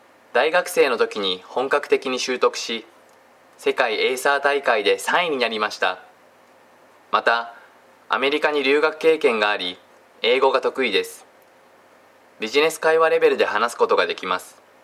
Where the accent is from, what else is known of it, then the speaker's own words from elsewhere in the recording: Okinawa, Japan; 沖縄県出身です。